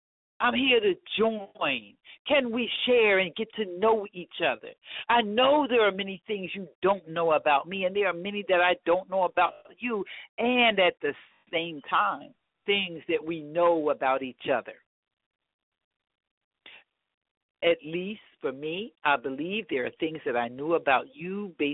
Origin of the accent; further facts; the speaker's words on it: Philadelphia, Pennsylvania, United States; Growing up in Philadelphia in the time and with the experiences of Malcolm and Martin